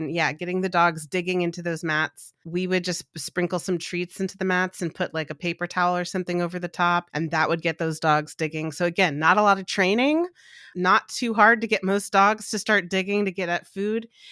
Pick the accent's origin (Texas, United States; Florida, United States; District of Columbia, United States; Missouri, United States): Texas, United States; Austin; So I had a client in Central Texas, where I'm from Austin.